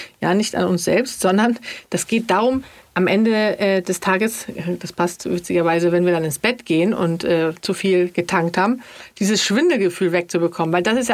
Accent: Sweden; Ich als Schwedin, da musst du ja gar nicht lange fragen.

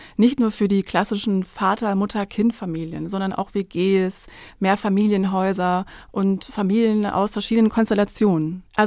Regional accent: Hamburg, Germany; in meiner Heimat hier in Hamburg

